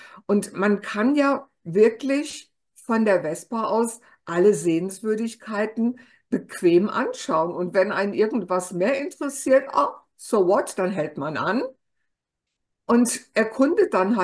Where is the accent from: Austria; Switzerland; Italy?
Italy; German is a second language; Genau, wie wir als Italiener sagen.